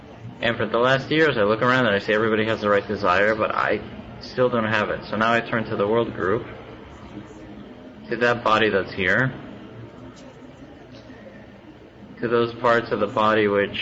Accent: Moscow, Russia; from Moscow.

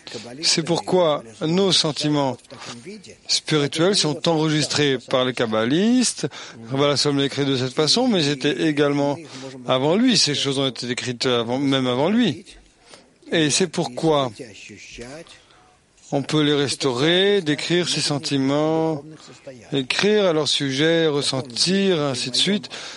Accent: Netherlands; Moi, je suis d'Europe, je suis de Néerlande, Hollande

